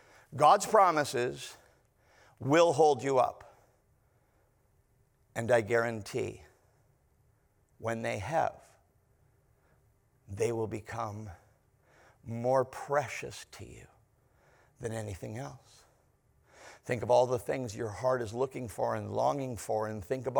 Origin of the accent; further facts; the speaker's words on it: Canada; And I grew up in Canada.